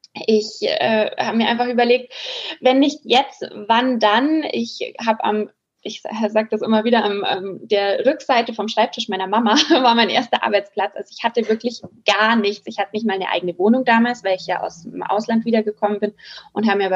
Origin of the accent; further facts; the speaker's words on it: Bavaria, Germany; Ich bin noch 28 Jahre, bald nicht mehr, aber noch bin ich 28 Jahre. Ich komme aus der Nähe von München. Südlich von München aus Oberbayern, auch wenn man es nicht immer hört bei mir.